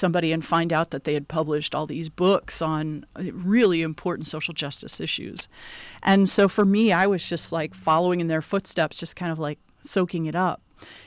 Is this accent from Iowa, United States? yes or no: yes; Ames, Iowa, United States; now in Racine, United States; Well, growing up in Iowa, I feel like I had that kind of Midwest sensibility and then went to the West Coast.